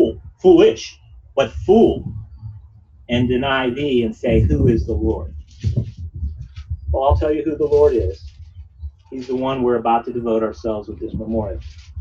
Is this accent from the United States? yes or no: yes; Texas, United States; I'm from Texas. That's where I met him.